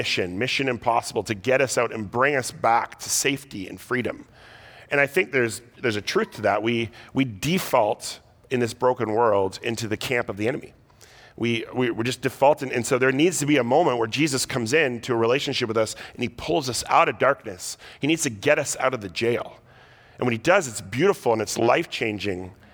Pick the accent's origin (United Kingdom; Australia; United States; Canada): Canada; Victoria, British Columbia; We grew up in Victoria